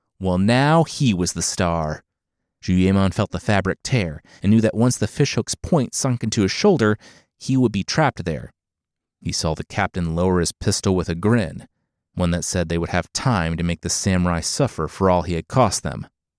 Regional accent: Cincinnati, Ohio, United States; So, real quick aside, I'm from Cincinnati, and the quarterback from the Bengals, Joe Burrow

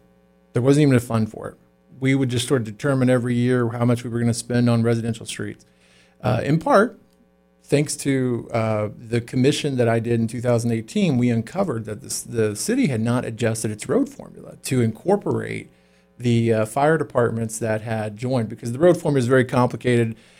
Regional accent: Chapel Hill, North Carolina, United States; Well, I grew up over in Chapel Hill. So I knew what it was like not to have a sidewalk, you know, going down girls' school road.

